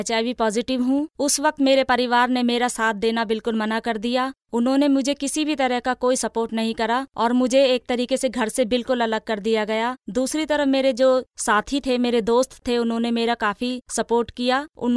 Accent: Rajasthan, India; और मैं राजस्थान से बिलोंग करती हूँ।

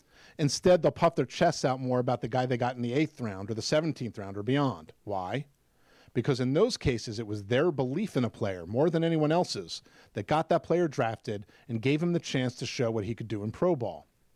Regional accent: Pittsburgh, Pennsylvania, United States; In 2004, I spent a lot of time in my hometown of Pittsburgh with Neil Walker

